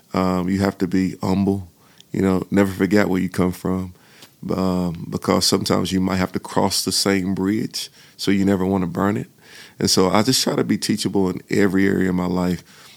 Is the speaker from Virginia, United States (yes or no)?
no; Salisbury, North Carolina, United States; And so I was raised in Salisbury, North Carolina, with my dad, who was in the military, but with my grandmother, which is my mom's mother.